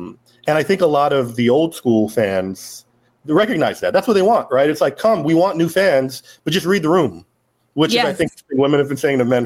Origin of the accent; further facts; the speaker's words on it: California, United States; we're Golden State Warrior fans. We're from the Bay Area.